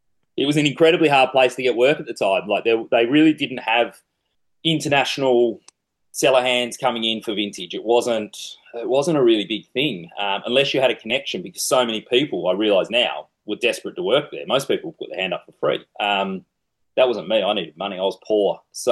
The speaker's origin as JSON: {"language": "English", "country": "Australia", "lives_now": "Canada", "said": "I decided on Canada over the US mainly because it was a lot easier to work in Canada than the US, as an Australian citizen."}